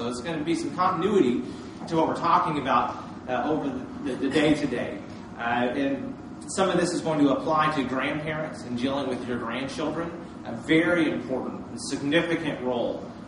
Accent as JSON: {"language": "English", "region": "Vermont", "country": "United States", "tie": "born or raised there", "said": "I grew up in Vermont, so I'm not as familiar with this area of the country as most people who live around here."}